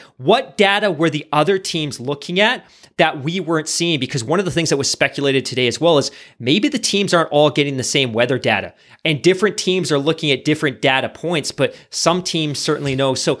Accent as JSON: {"language": "English", "country": "Canada", "said": "it's partly because we're Canadian and we want him to be successful."}